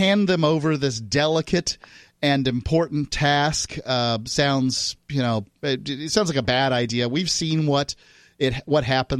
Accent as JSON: {"language": "English", "region": "New Hampshire", "country": "United States", "also_born_or_lived": "Florida", "said": "I'm from New Hampshire. I left New Hampshire to travel"}